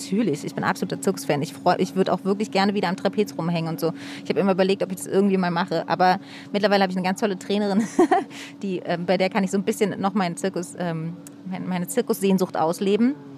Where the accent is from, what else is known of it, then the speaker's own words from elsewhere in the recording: Berlin, Germany; ich bin in Mitte groß geworden, aber Mitte war damals ja noch was ganz anderes. Es war einfach hinter der Mauer und dann kurz nach der Mauer war es jetzt noch nicht so voll wie heute und auch irgendwie ganz anders.